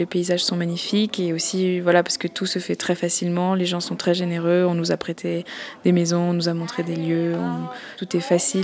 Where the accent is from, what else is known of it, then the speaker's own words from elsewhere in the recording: Le Noirmont, Jura, Switzerland; je suis très attachée à cette région, parce que je suis originaire du Noirmont